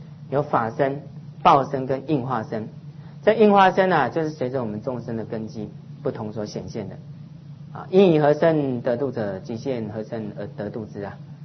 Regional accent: China; 因为西藏人他们那个 Home 不是这样写的，我们中国人才是写那个牛字嘛

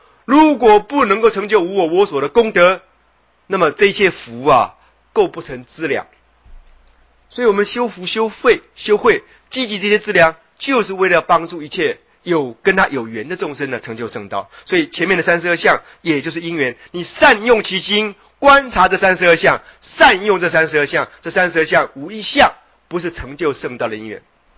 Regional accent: China; 记得我们中国人会有一种习惯

